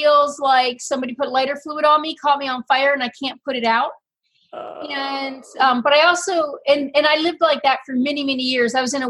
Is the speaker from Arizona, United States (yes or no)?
yes; Phoenix, Arizona, United States; I am from Phoenix, Arizona.